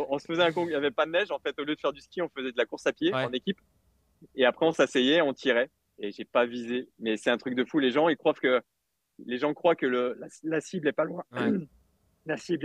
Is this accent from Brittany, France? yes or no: no; Auvergne-Rhône-Alpes, France; Et je suis né dans l'Ain